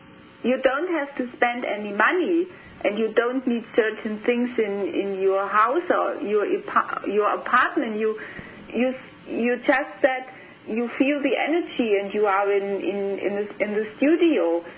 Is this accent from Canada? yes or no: no; Germany; English is a second language; Because I'm from Germany.